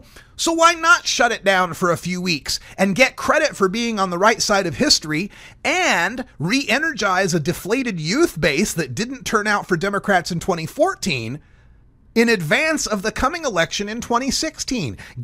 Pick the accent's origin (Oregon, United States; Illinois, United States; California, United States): Oregon, United States; Portland; a city that has a population about the same as Portland, Oregon, my hometown